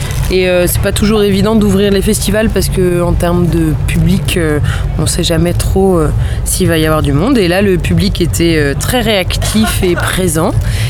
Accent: Caen, Normandy, France; Alors, moi je suis du Calvados, je suis cannaise.

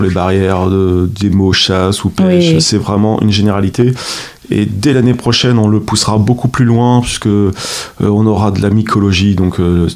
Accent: Alençon, Normandy, France; Alors moi, je suis chevin, je suis né à Alençon

